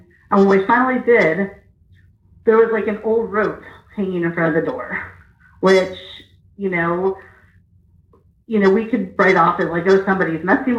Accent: Pennsylvania, United States; now in Eureka Springs, United States; Where I grew up, and it's probably the most bizarre th

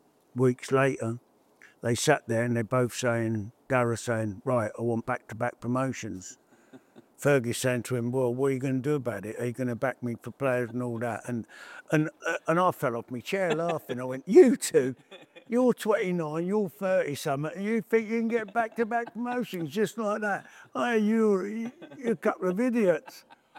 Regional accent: Bedford, East of England, United Kingdom; Because I come from Bedford, I came down when I was at Birmingham and played a game

